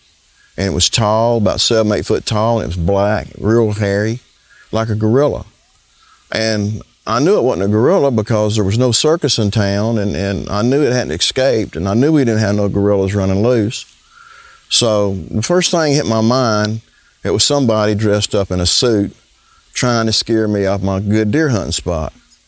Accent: Keechaw, Louisiana, United States; I'm from Keechaw, Louisiana.

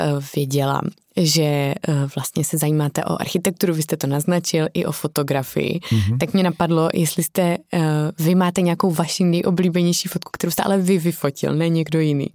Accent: Brno, South Moravian Region, Czechia; tak ja som z Brna, takže to mne taky ako potešilo u srdíčka toho.

